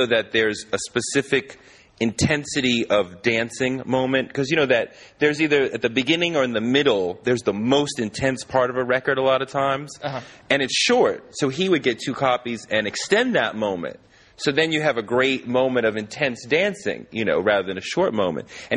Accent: Boston, Massachusetts, United States; It's funny you say that because, you know, I'm growing up in Boston.

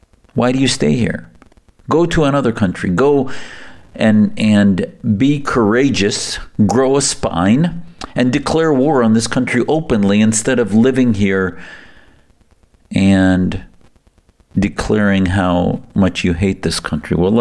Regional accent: United States; to me as an American, as somebody who loves this country

